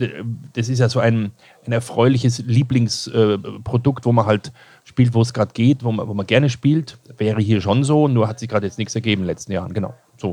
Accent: Kirchseeon, Bavaria, Germany; also born or lived in Ebersberg; ich bin in Kirchseeon aufgewachsen und Ebersberg. Und da ist die Ausrichtung nach München etwas stärker.

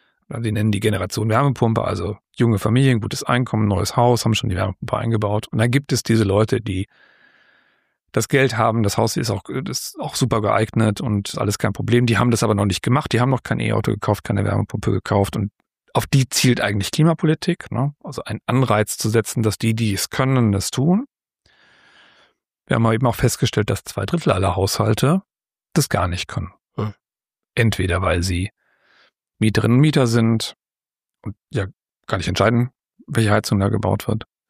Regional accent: Dortmund, North Rhine-Westphalia, Germany; Also so diese klassischen Einfamilienhaussiedlungen, in denen ich da so groß geworden bin in Dortmund in den 70er, 80er Jahren gebaut.

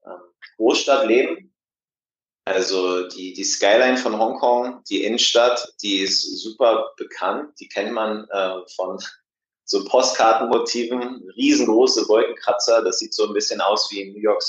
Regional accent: Berlin, Germany; Und als Berliner oder als Deutscher weiß ich natürlich auch, dass das gute Wetter hier zu schätzen.

